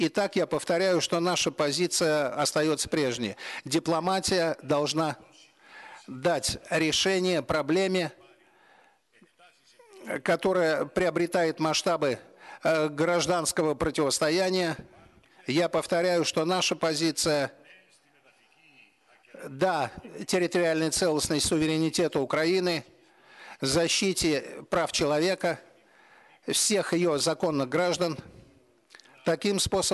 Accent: Cyprus; born or raised there

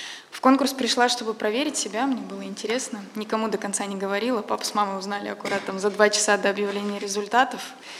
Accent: Krasnoyarsk, Krasnoyarsk Krai, Russia; moved away as an adult; now in Moscow, Russia; из Москвы сейчас, но я коренная сибирячка, я родилась и выросла в славном городе Красноярск. Около 5 лет назад я переехала в столицу

